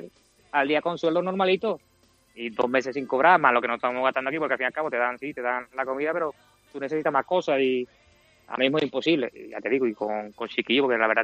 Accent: Cádiz, Andalusia, Spain; now in Italy; somos 5, 4 jugadores y yo que soy el entrenador, somos todos de Cádiz.

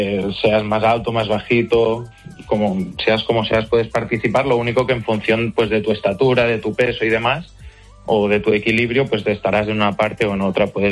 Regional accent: Torredembarra, Catalonia, Spain; nosotros somos de Torredembarra, ¿eh? No somos de Tarragona

